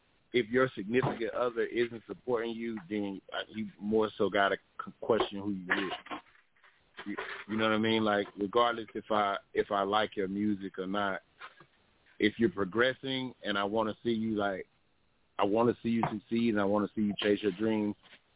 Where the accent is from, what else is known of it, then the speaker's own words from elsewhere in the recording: Athens, Georgia, United States; also born or lived in Texas; now in Augusta, United States; I'm originally from Athens, Georgia.